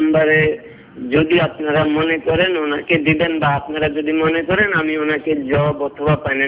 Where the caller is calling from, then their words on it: Dhaka, Dhaka Division, Bangladesh; আমি ঢাকার গেন্ডারিয়া থেকে বলছি।